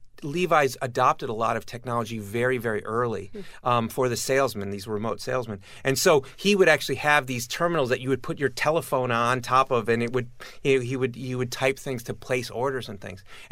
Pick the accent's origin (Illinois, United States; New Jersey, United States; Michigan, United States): Michigan, United States; Detroit; also born or lived in Rochester; Growing up in Detroit, yes.